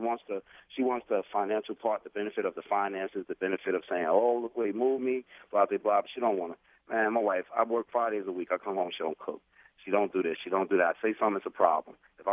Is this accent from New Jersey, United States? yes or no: yes; Newark, New Jersey, United States; now in Willingboro, United States; You know, I married a beautiful woman, and we're from Newark, New Jersey, and I moved us out here to Willingboro, close to Philadelphia